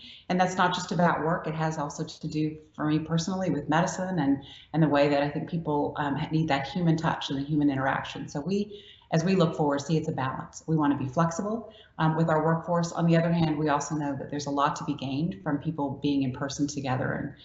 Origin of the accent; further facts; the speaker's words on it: Louisiana, United States; I'm from Louisiana, and that's how we make gumbo, and we make community gumbos.